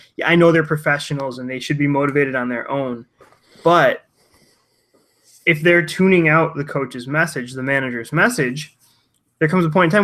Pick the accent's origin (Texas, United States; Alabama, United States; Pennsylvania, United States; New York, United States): New York, United States; Buffalo; I'm from Buffalo. Like we live and breathe hockey up here. Basically, we're Canada.